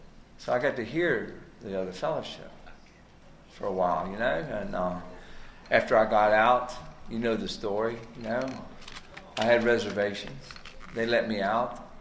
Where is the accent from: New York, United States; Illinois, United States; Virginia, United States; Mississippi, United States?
Virginia, United States; Roanoke; Come from the Roanoke, Virginia area originally. It's my hometown. I'm one of them moonshine boys that make it up there in the mountains.